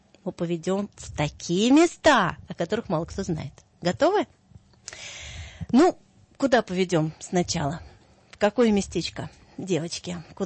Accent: Russia; того, с чем мы вернулись из Грузии на родину, в Россию

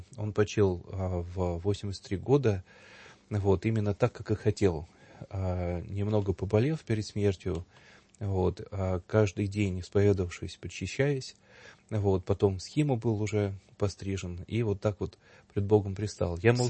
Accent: Voronezh, Voronezh Oblast, Russia; Я вырос в Воронеже

